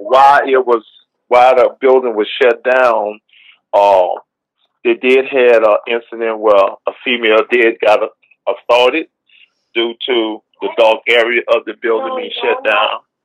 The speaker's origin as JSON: {"language": "English", "town": "New Orleans", "region": "Louisiana", "country": "United States", "tie": "born or raised there", "said": "I'm originally from New Orleans. As a matter of fact, I'm originally from the Lower Ninth Ward right here where I was born in 1954 in lower part of the Ninth Ward."}